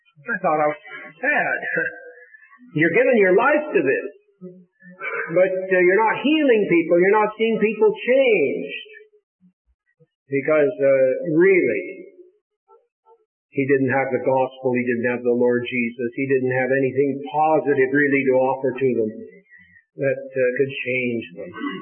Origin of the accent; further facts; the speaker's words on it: Colorado, United States; I come from Colorado.